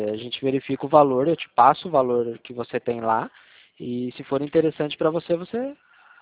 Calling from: Limeira, São Paulo, Brazil; Eu falo da cidade de Limeira.

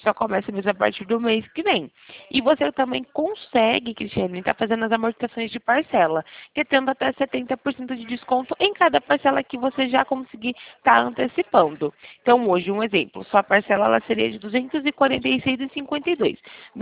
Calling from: Campinas, São Paulo, Brazil; Então eu falo aqui de Campinas.

